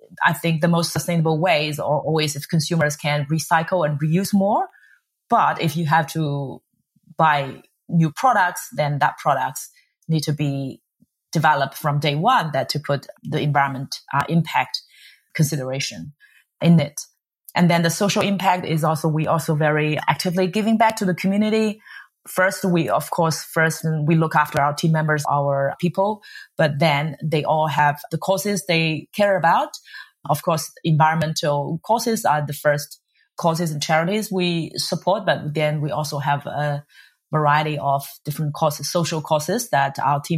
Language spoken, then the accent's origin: English; Shanghai, China; I grew up in Shanghai, China. I was lucky enough to have a good education.